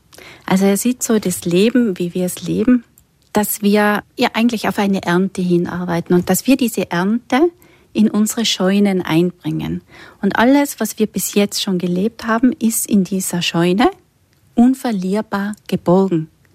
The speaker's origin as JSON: {"language": "German", "region": "Tyrol", "country": "Austria", "said": "Wir sind ja da in Tirol und bei uns in Tirol spielen viele nach wie vor gerne Karten."}